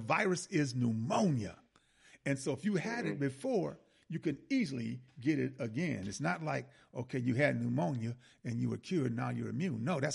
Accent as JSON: {"language": "English", "town": "Milwaukee", "region": "Wisconsin", "country": "United States", "said": "The first two people in Milwaukee, I'm from Milwaukee, and the first two people in Milwaukee are two people that I know, you know, that I grew up with."}